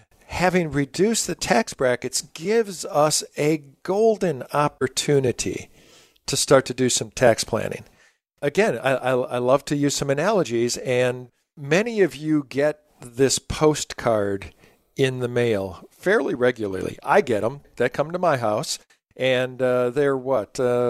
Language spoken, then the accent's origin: English; Wisconsin, United States; I come from Wisconsin, and up there they plant a lot of corn.